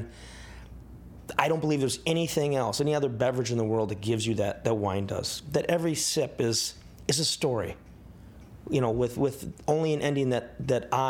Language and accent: English; Wisconsin, United States; I grew up in Wisconsin and you know, almost everybody just drinks beer, mixed drinks, things like